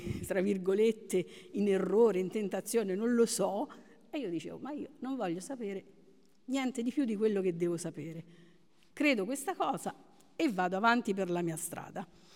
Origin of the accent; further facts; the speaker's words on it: Calabria, Italy; Io sono calabrese, vivevo in un paese un po' dell'entroterra, però dal terrazzo di casa mia si vedeva il mare, il Tirreno, e subito dopo anche a fianco la montagna.